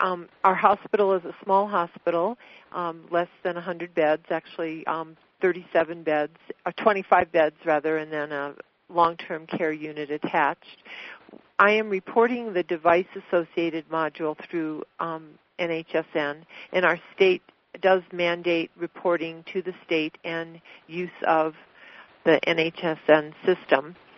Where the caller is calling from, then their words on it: California, United States; Hello, I'm calling from Northern California